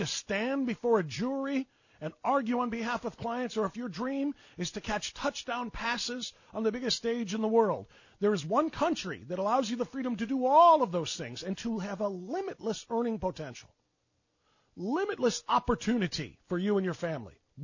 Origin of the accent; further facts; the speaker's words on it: United States; born there; Thank God I was born here in the United States, where my talents are limited by nothing and my earning potential is limited by nothing